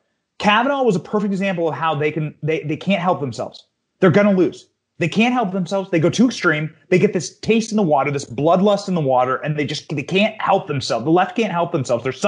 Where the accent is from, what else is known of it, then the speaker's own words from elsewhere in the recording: Midwest, United States; I mean, I'm from the Midwest.